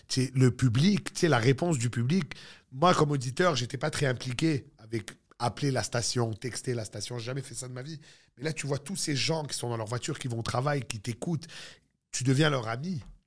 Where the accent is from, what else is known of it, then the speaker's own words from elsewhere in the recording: Saint-Laurent, Quebec, Canada; accent: Moroccan, of Ville-Saint-Laurent; Moi aussi, j'ai un accent. Je suis francophone, fine. Mais j'ai un accent de juif marocain de Ville-Saint-Laurent, là, bro.